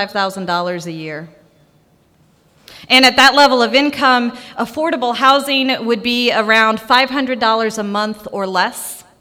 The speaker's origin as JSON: {"language": "English", "region": "Indiana", "country": "United States", "lives_now": "Tennessee, United States", "said": "I'm originally from Indiana, but I've been living and serving here in Tennessee for over 2 years now."}